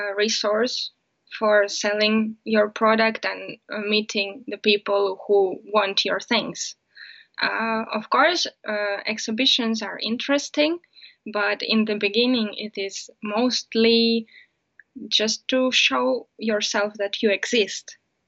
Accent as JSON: {"language": "English", "region": "Saint Petersburg", "country": "Russia", "tie": "born there", "second_language": "English", "lives_now": "Chudovo, Russia", "said": "I was born in St. Petersburg, and I come there quite often. But now I live in a small town called Chudova."}